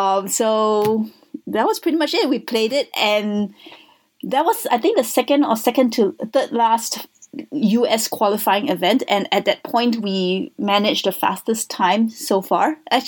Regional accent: Los Angeles, California, United States; I'm from Los Angeles, but there wasn't a qualifier event being held in Los Angeles, so I decided to fly up to Berkeley.

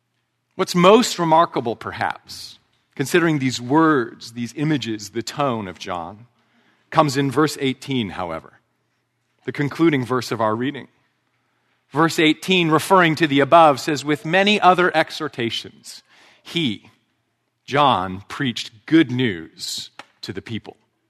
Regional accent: Vancouver, British Columbia, Canada; The Elba Room Cafe was something of an institution in my hometown of Vancouver.

